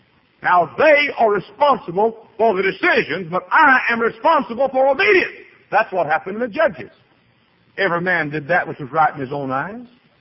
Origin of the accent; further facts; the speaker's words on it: United States; Right or wrong, I'm an American. Right or wrong, I'm an American.